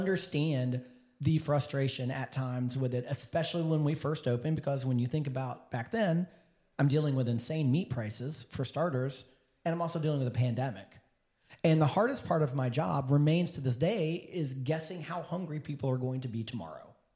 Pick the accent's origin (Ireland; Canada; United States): United States; Houston, Texas; now in Nashville, United States; So growing up in Texas, I moved to Nashville in 2008, grew up in Houston.